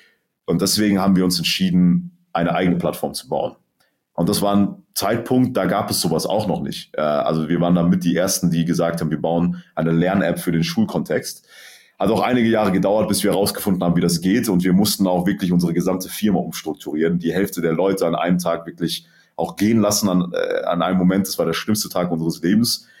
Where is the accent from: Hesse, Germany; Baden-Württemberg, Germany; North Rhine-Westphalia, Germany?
Baden-Württemberg, Germany; Mosbach; wir kommen aus Mosbach, das ist eine Kleinstadt in Baden-Württemberg